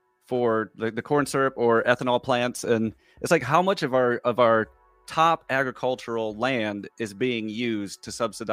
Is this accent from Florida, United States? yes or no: no; Indiana, United States; You know, I grew up in Indiana, where there's, you know, just corn everywhere.